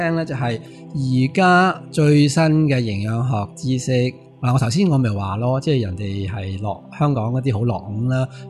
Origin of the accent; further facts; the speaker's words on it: China; 我哋中国人咧就迷信话要煲老火汤啊、滚汤啊咁样。